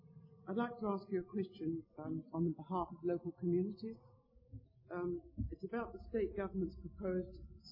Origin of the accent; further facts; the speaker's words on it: Norwood, South Australia, Australia; well, I'm from Norwood Payne and St. Peter's, and there's been a big row going on there about heritage.